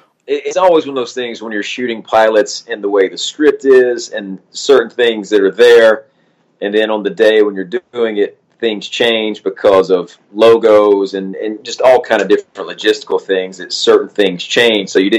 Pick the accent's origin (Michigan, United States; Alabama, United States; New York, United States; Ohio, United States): Alabama, United States; now in California, United States; I grew up in Alabama. And so when I moved out here, first thing everybody that I spoke to was like, get rid of the accent.